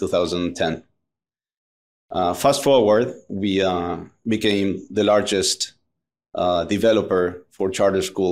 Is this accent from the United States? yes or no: no; Argentina; English is a second language; moved away; So I'm Argentinian. You can notice by my accent. We came here 25 years ago. So I grew up in Argentina